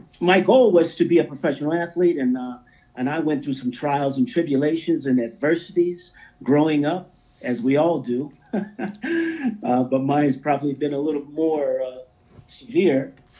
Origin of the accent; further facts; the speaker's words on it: Keokuk, Iowa, United States; it's called Keokuk. And when I say that, people think that's another country. But that's one of the small little cities in Iowa